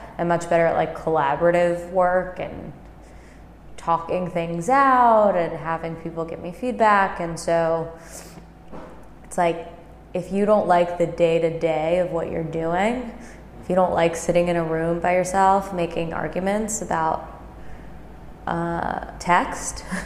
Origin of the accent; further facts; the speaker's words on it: New York, United States; One, I was raised in New York, and I always saw myself living in New York